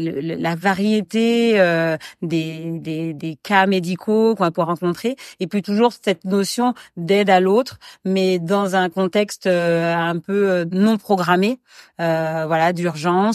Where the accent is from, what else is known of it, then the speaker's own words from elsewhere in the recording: Guadeloupe, France; moved away as an adult; also born or lived in Nantes; J'ai une mère martiniquaise et un père malien. Voilà, après je suis née à Nantes et j'ai grandi aux Antilles, en Guadeloupe, donc très très mixte. Et puis après je suis revenue en France métropole pour mes études et je n'ai plus quitté.